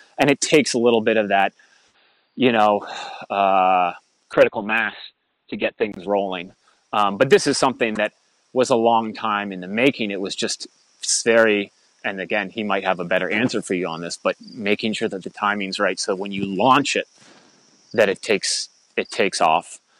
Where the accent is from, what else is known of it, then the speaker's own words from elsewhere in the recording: Putney, Vermont, United States; I grew up in Putney. I went to the Putney School for 2 years.